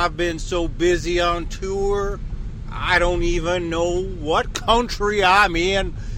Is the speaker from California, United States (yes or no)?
no; New Jersey, United States; When I was growing up in New Jersey, we barely had a high school graduation.